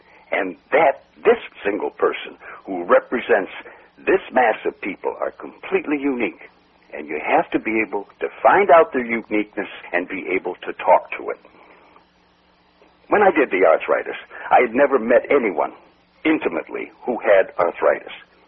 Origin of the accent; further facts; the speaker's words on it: Butte, Montana, United States; I was born in Butte, Montana, and that is one of the great heritages I ever got, because I spent 15 years in one of the smallest, most backwoods cities in the United States.